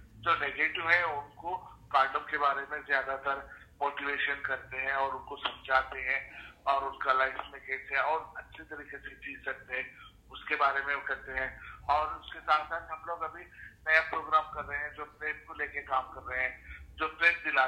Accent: Mysore, Karnataka, India; मैं मैसूर से हूँ

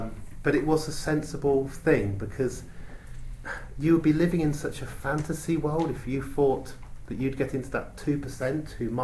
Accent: Oxford, South East England, United Kingdom; the constituency in which I grew up in Oxford East

